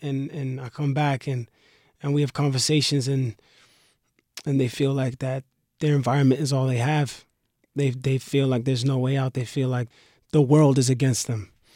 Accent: Brooklyn, New York, United States; I grew up in Bushwick in the projects in Brooklyn

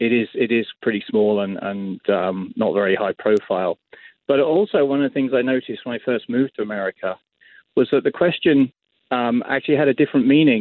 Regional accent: London, United Kingdom; now in Los Angeles, United States; Well, I tell people that I'm from London because people are usually reacting to hearing my accent. So I kind of figure that although I consider myself an Angelino

